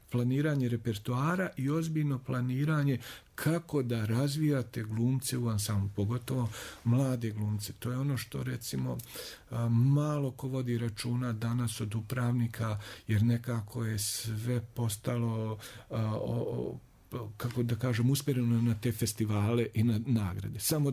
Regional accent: Banja Luka, Republika Srpska, Bosnia & Herzegovina; born there; Ja sam rođen u Banja Luci

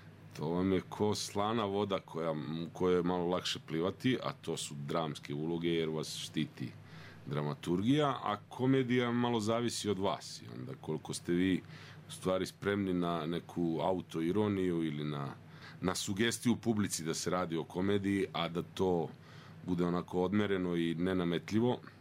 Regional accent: Berane, Berane Municipality, Montenegro; born there; ja sam iz Berana poreklom, dole sam rođen, provodio sam leta i zime kod bake u Crnoj Gori, tamo na severu.

